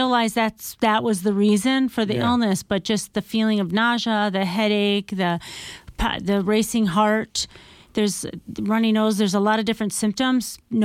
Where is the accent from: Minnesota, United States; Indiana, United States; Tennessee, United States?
Minnesota, United States; In my hometown, they were having a garage sale.